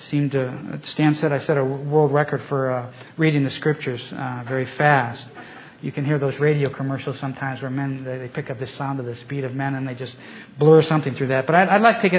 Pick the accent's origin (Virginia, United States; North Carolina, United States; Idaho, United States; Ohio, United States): Ohio, United States; the Mormons were moving west from New York through Kirtland, Ohio, which is just a few miles from my hometown.